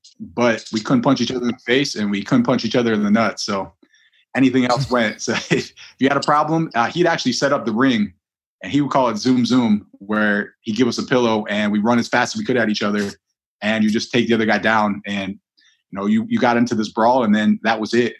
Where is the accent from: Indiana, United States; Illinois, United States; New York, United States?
New York, United States; Buffalo; So we grew up in Buffalo, New York, not New England like most people think, but yeah, five boys.